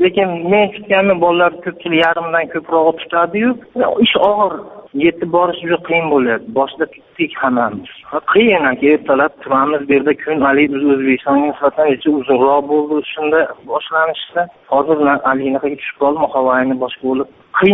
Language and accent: Uzbek; Rishton, Fergana Region, Uzbekistan; now in Russia; biz hozir Rossiyada ishlayapmiz, qishloqdan 28 kishimizda. … Farg'onadanmiz. Farg'ona viloyatidan, Rishondan.